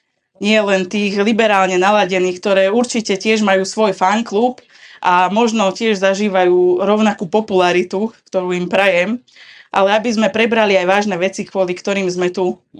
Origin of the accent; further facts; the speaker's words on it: southern Slovakia, Slovakia; my ľudia na juhu, žijúci, ja som Slovenka